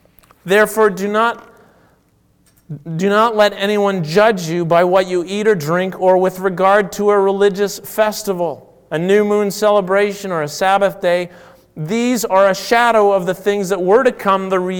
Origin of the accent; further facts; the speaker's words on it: Ontario, Canada; now in Edmonton, Canada; I grew up in Southern Ontario.